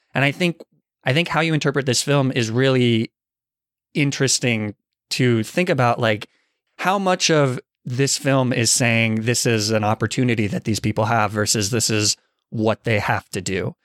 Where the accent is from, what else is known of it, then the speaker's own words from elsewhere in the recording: Arizona, United States; I'm from Arizona. So when they go to Quartzsite, I'm like, I just want to be home right now. I love the desert.